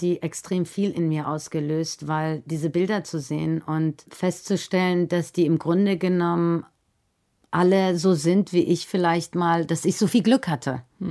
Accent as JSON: {"language": "German", "country": "Iran", "lives_now": "Germany", "said": "weil ich aus dem Iran komme, irgendwo nicht einreisen dürfen. Ich lebe doch in Deutschland und ich bin doch eigentlich auch Deutscher"}